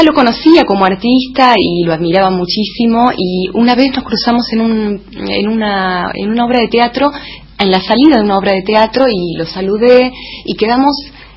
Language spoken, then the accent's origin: Spanish; Chascomús, Buenos Aires Province, Argentina; born there; yo nací en Chascomús, en la provincia de Buenos Aires, aquí muy cerquita de la capital.